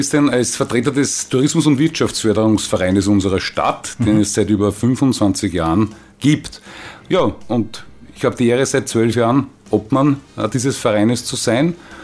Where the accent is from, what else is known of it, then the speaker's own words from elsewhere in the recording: Traiskirchen, Lower Austria, Austria; Ich bin ein gebürtiger Traiskirchner.